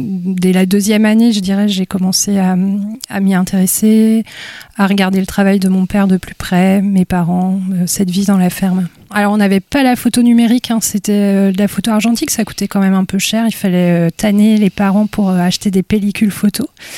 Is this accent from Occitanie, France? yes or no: no; Brittany, France; je suis née à Gomenay, dans les Côtes d'Armor. J'ai grandi dans une ferme. Mon père était agriculteur et ma mère était femme d'agriculteur, mère au foyer, comme on disait à cette époque. Donc j'ai grandi là-bas